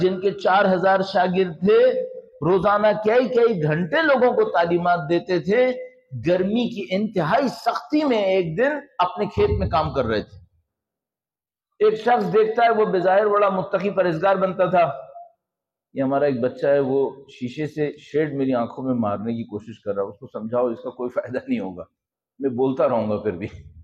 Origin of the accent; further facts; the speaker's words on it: Sindh, Pakistan; تو اس نے ہمارے سندھ کا ایک شہر بتایا، میں وہاں کہوں. تو میں نے اس سے کہا کہ بھائی بڑی بات ہے، میں زندگی میں پہلی دفعہ پاکستان سے باہر مجھے کوئی سندھ کا ملا ہے.